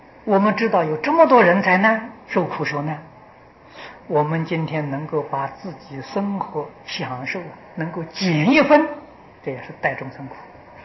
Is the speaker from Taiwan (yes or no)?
yes; Taiwan; 今天我们台湾人的生活比大陆同胞生活过得好的太多太多啊！